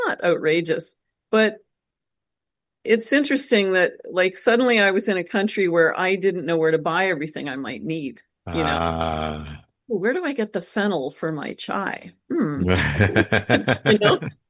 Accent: Canada; now in Costa Rica; I love being a Canadian. I love going home to visit.

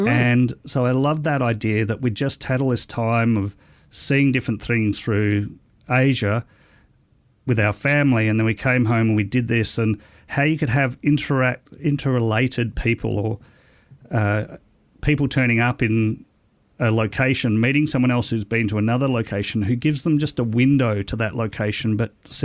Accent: Australia; once we came home from Singapore, I really wanted to have a very typical Australian holiday for our family to reconnect with, you know, our massive country.

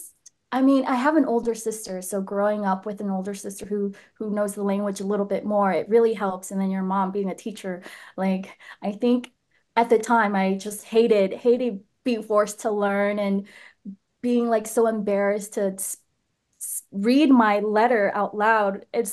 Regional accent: Nashville, Tennessee, United States; I really enjoyed growing up in Nashville because it's like, it's a small community.

